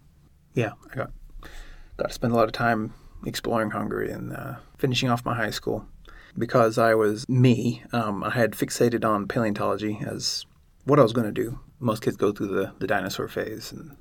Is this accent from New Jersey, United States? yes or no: no; South Carolina, United States; born there; I was born in South Carolina, so first generation American.